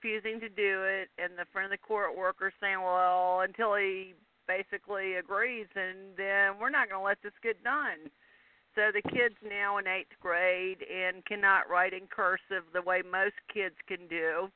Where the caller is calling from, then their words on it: Alabama, United States; That's right. I'm calling from Alabama.